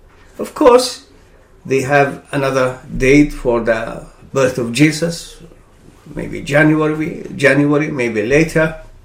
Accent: Kuwait; When I was growing up in Kuwait, they used to show those films during this time

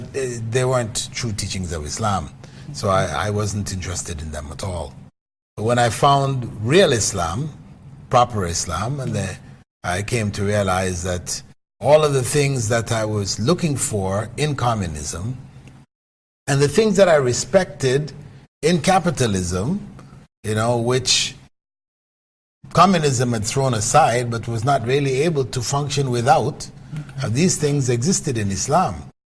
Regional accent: Canada; my family migrated to Canada. I grew up in Canada.

